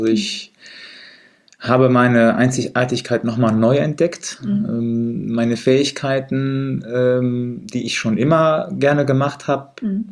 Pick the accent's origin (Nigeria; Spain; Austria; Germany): Germany; Siegen, North Rhine-Westphalia; Ja, also da ich in Siegen geboren bin, bedeutet Siegen für mich der Ort, wo ich groß geworden bin und wo ich mich einfach wohlfühle.